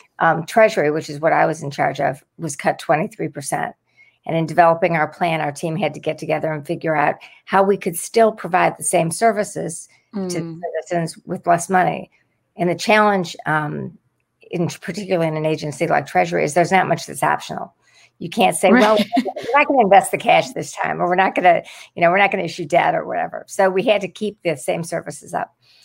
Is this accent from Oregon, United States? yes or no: no; Cleveland, Ohio, United States; I grew up in Cleveland, Ohio, a suburb of Cleveland, and I grew up in a family that was really financially challenged.